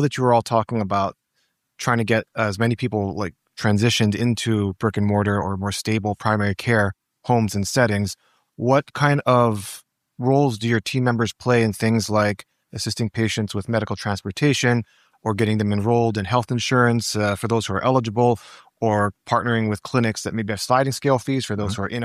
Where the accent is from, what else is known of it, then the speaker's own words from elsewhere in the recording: New York, United States; from New York.